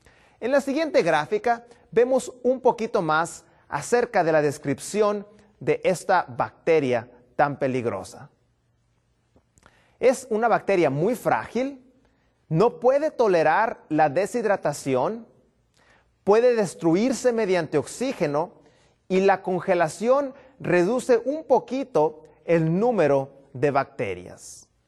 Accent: Baja California, Mexico; Vengo desde Baja California

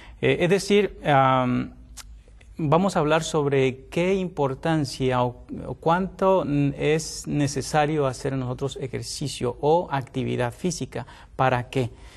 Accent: Tamaulipas, Mexico; now in United States; Actualmente, pues yo soy, estoy residiendo ahora en el estado de Texas, pero soy originario de México, del estado de Tamaulipas.

